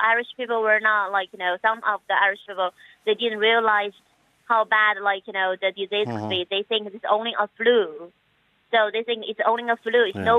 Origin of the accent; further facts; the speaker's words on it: China; English is a second language; I'm from China.